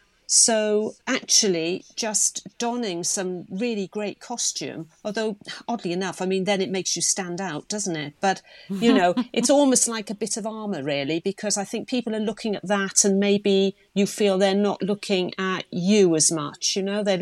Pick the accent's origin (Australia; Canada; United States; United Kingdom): United Kingdom; Wales; Growing up in Wales